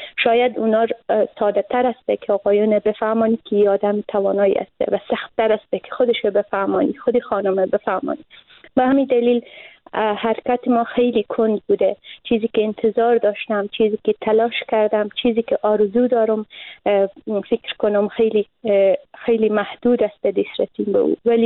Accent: Afghanistan; ما اوقدر قربانی شده این فکر کنم ما زنا اوقدر به محیط افغانستان و به محیط فرهنگی کشورمان متاسفانه در دهه‌های جنگ قربانی شده ایم

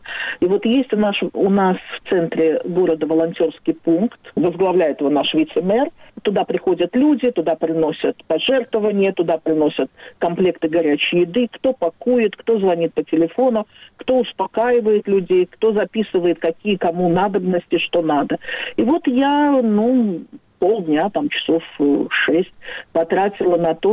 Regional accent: Baku, Azerbaijan; now in Israel; Я из Баку, да, я из Баку.

